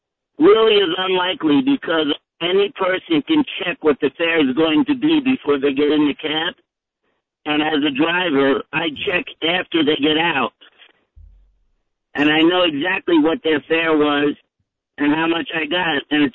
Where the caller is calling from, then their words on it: New Jersey, United States; I'm a driver from New Jersey.